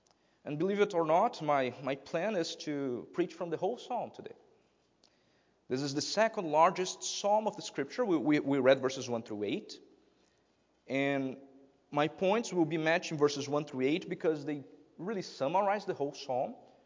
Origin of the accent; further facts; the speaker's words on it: Brazil; Just in Brazil, I am from Brazil, let me give you a brief example.